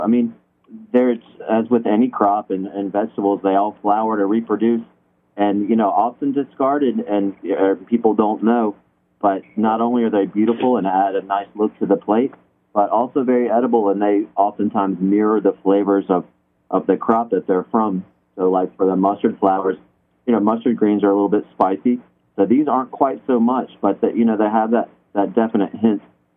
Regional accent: South Carolina, United States; I was born and raised in the Deep South in South Carolina. My parents are from New York, so they always didn't have deep Southern food.

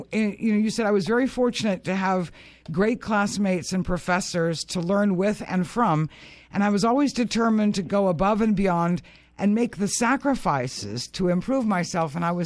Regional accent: New York, United States; born there; when I was born in New York City, in Misericordia, was in Manhattan at the time. That kind of tells you how old I am.

